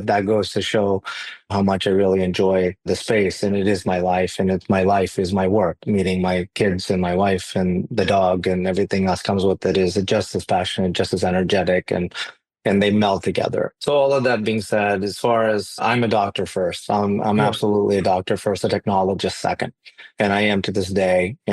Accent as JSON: {"language": "English", "town": "Houston", "region": "Texas", "country": "United States", "tie": "born or raised there", "also_born_or_lived": "Chicago, United States", "said": "I was born in Chicago. We moved to Texas when I was little. So, you know, I'm an ABCD kind of, if anybody knows that term."}